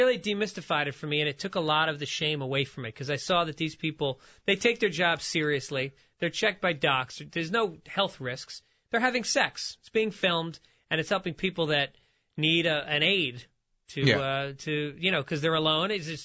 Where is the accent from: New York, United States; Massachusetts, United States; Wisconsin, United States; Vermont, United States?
New York, United States; I grew up in New York, and I my best friend was a Colombian kid named David Aranguren.